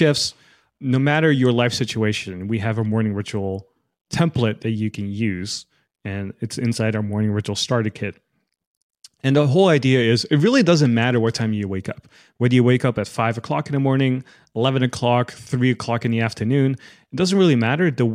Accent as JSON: {"language": "English", "country": "Netherlands", "said": "I'm actually from the Netherlands as well"}